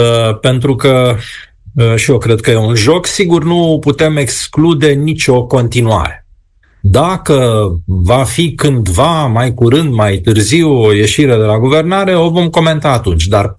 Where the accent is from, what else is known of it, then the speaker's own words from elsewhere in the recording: Bucharest, Romania; born there; ca bucureștean din naștere.